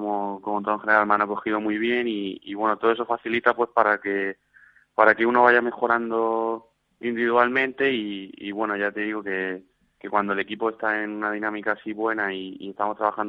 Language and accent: Spanish; Almuñécar, Andalusia, Spain; empecé allí en el equipo de mi pueblo, en Almuñécar 77